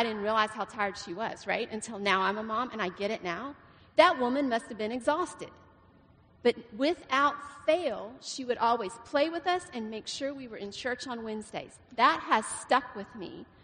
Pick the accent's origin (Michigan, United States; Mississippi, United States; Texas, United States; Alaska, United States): Texas, United States; Big Spring; Derek and I grew up in West Texas in a little town called Big Spring.